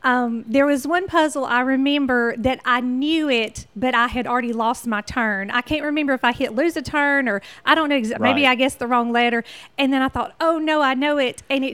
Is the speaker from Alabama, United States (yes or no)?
yes; Holly Pond, Alabama, United States; Absolutely. That's where I went to school. I've never lived anywhere else.